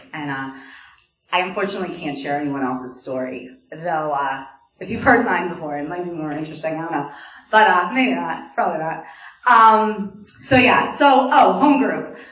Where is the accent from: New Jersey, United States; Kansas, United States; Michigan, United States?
New Jersey, United States; I was born and raised in New Jersey by two parents.